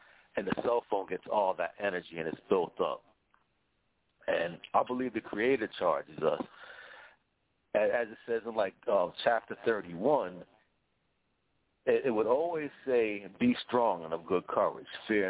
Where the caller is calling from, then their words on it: New Jersey, United States; Good evening. … I'm calling from South Jersey.